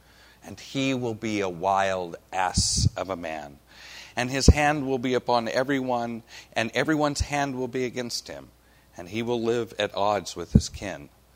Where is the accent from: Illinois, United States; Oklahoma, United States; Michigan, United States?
Oklahoma, United States; And Annette calls me a Southern boy. And I go, "I'm from Oklahoma. It's not really the South."